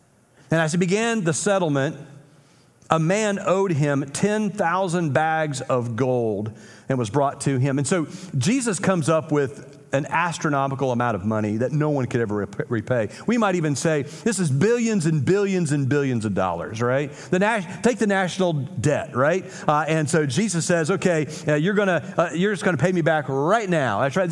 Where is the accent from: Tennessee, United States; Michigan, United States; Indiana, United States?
Indiana, United States; So the only time I'm glad I'm from Indiana.